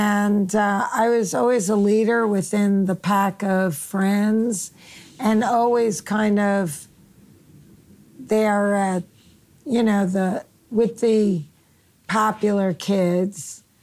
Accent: Queens, New York, United States; Back in Queens, I didn't really dress like the other kids.

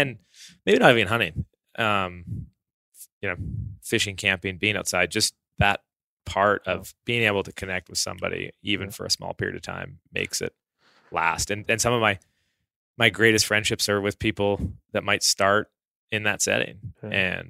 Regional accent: Alberta, Canada; I grew up in Alberta, so the province east of BC, but it's straight north from here, right north of us.

